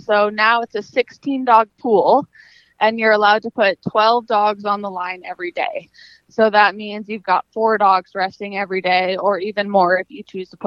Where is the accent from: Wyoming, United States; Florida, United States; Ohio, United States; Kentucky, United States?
Wyoming, United States; Jackson; So I was born and raised in Jackson. I went to school there, graduated from Jackson Hole High School.